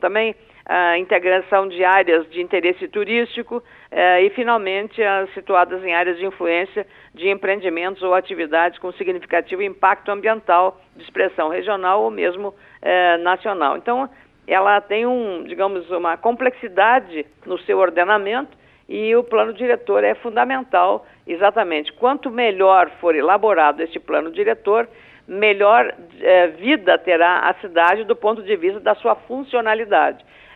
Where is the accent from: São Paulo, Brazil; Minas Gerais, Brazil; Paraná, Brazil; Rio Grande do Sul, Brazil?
Rio Grande do Sul, Brazil; Lagoa Vermelha; born there; como é o caso da cidade onde eu nasci, chamada Lagoa Vermelha.